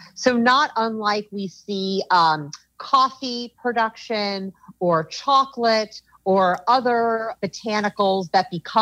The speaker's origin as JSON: {"language": "English", "region": "Midwest", "country": "United States", "tie": "born or raised there", "also_born_or_lived": "Indiana / Chicago / Detroit", "moved": "as an adult", "lives_now": "California, United States", "said": "I grew up in the Midwest in Indiana and Chicago and Detroit, and then moved out to California in 2002 to get my PhD at UC Berkeley."}